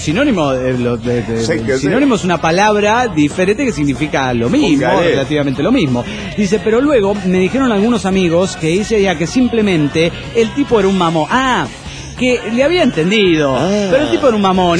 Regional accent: Guadalajara, Jalisco, Mexico; de Guadalajara, Jalisco, México.

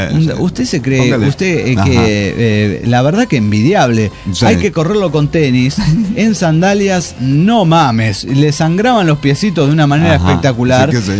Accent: Tabasco, Mexico; now in Mérida, Mexico; porque actualmente estoy en Mérida, pero soy de Tabasco, soy tabasqueño, como el peje. Bueno, y vengo de Campeche.

